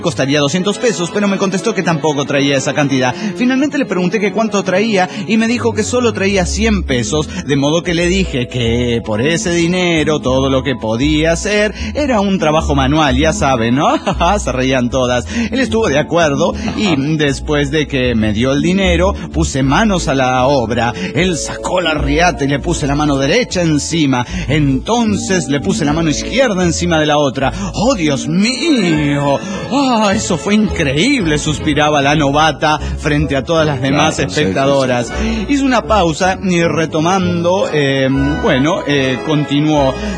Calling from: Calchaquí, Argentina; de Calchaquí, Argentina.

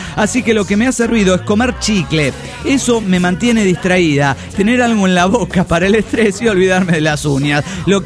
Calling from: Bucaramanga, Santander, Colombia; de Bucaramanga, Colombia.

